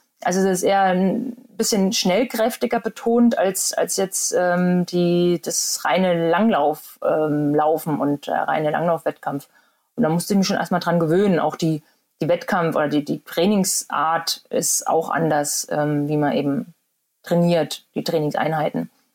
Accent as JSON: {"language": "German", "region": "Thuringia", "country": "Germany", "tie": "born or raised there", "said": "Ja, ich komme ja aus Thüringen. Hätte ich ja vielleicht auch noch sagen können, ne? Also ist ja auch eigentlich eher so eine Wintersportgegend"}